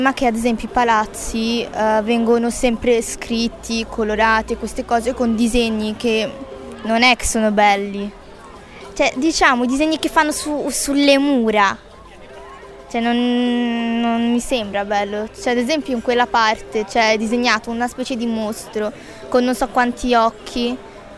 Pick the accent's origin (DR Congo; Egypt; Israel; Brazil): Egypt; Gharbia; Dal Gharbiya. Diciamo in su, cioè quasi vicino al mare, ma non proprio. Cioè sì, vivo in via Marionne.